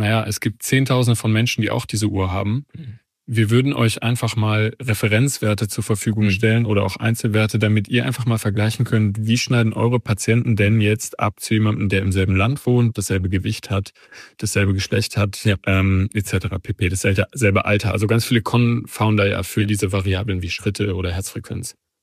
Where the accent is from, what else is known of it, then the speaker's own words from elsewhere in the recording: Eifel, Germany; ich komme aus der Eifel